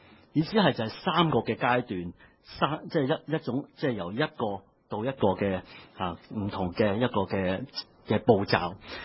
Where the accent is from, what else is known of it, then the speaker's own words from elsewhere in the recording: Hong Kong; accent: Cantonese; 我們廣東話我們平時跟人講香港其實我們很少講喜樂這個字的